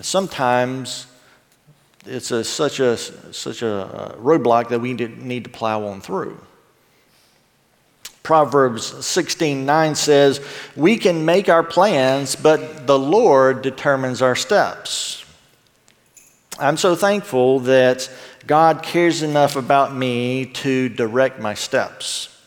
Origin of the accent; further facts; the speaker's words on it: Georgia, United States; I grew up in South Georgia, and you know, about as cold as I want to deal with there is the ice in my sweet tea.